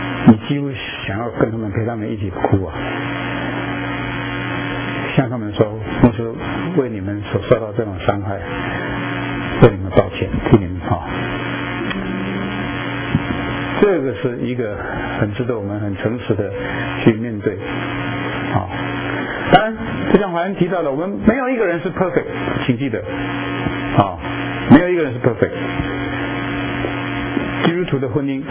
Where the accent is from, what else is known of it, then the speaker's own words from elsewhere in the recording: Taiwan; 尤其我们从台湾来哈